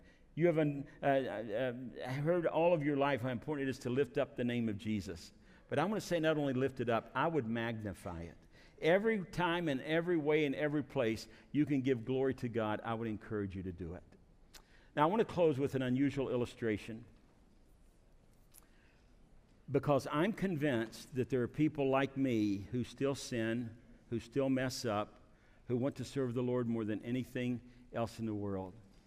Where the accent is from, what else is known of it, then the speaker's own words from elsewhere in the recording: Bluefield, West Virginia, United States; they came through Bluefield, West Virginia. You ever heard that name before? And that's my hometown.